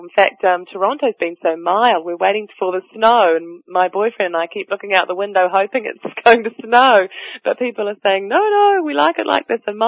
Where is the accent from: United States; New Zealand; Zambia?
New Zealand; Well, seafood's a biggie in New Zealand because the seafood's wonderful. We're surrounded by ocean